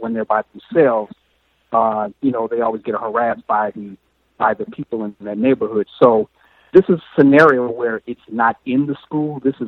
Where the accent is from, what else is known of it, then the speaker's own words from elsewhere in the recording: Chicago, Illinois, United States; So I grew up in the Morgan Park area, which is right next door.